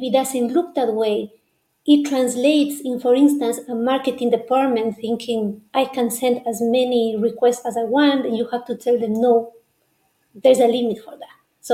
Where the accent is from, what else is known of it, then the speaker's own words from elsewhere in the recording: Ecuador; And in my home country, Ecuador, the first data protection law is from 2021.